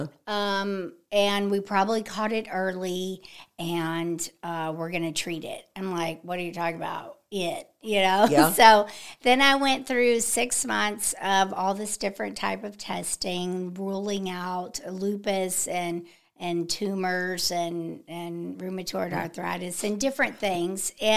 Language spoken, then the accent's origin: English; Baytown, Texas, United States; Okay. Well, I'm from Baytown.